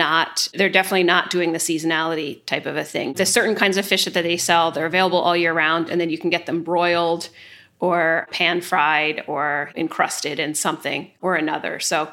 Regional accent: New Jersey, United States; And I grew up in New Jersey, and my parents live in the Jersey Shore right now.

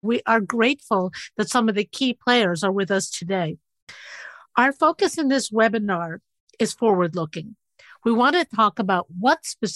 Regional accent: Massachusetts, United States; Congressman Jim McGovern from my home state of Massachusetts

